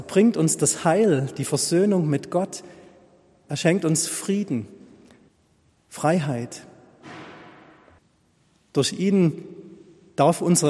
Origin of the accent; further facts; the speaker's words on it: East Germany, Germany; born there; auch ich bin noch in der DDR geboren